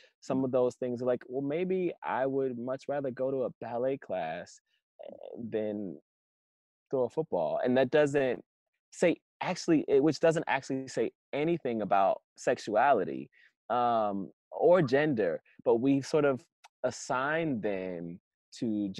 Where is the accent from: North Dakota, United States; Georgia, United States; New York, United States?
Georgia, United States; also born or lived in Pensacola; And because I'm from the South, I grew up in Georgia and in Pensacola, Florida. And because I'm Southern, I have Southern roots